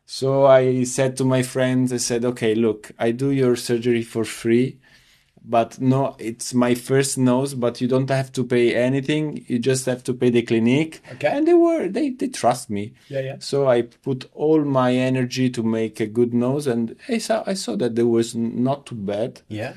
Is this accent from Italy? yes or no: yes; Rome, Lazio, Italy; English is a second language; Okay, so I'm from Italy. I live in Rome.